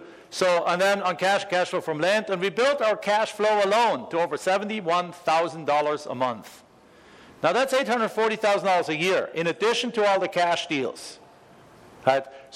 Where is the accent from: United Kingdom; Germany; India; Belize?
Germany; now in United States; We're both immigrants to the United States. I'm from Germany originally.